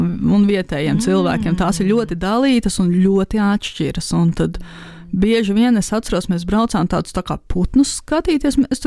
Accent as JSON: {"language": "Latvian", "town": "Salaspils", "region": "Salaspils Municipality", "country": "Latvia", "said": "mēs esam no Salaspils"}